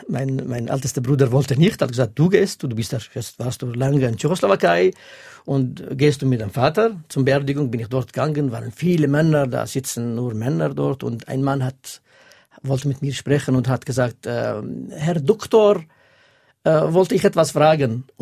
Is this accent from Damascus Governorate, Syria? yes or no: no; Al-Hasakah Governorate, Syria; Ich bin in Syrien aufgewachsen, in einem kleinen Dorf neben einer Stadt, heißt Kamischli.